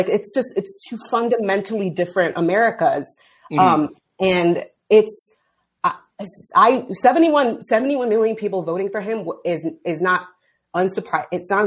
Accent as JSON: {"language": "English", "region": "Ohio", "country": "United States", "moved": "yes", "said": "I'm from Ohio. I left Ohio. I am glad I left Ohio and Nevada now."}